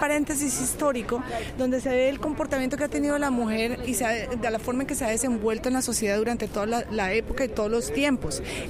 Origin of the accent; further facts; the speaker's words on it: Bogotá, Colombia; born there; soy colombiana, nací en Bogotá